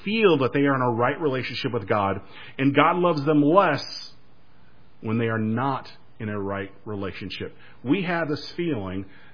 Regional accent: California, United States; I'm originally from California. Those from Kentucky, don't hold that against me.

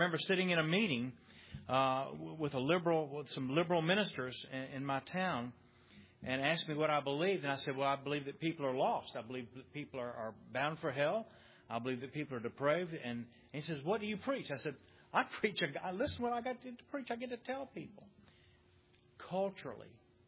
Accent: Mobile, Alabama, United States; I grew up in Mobile. Maybe I don't know how many people knew. I grew up here.

